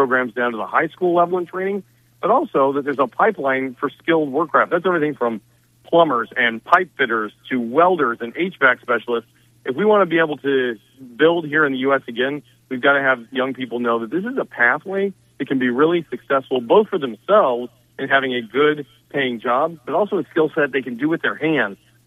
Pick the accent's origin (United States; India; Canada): United States; Iowa; For my home state of Iowa, that's a $400 million win just off of that.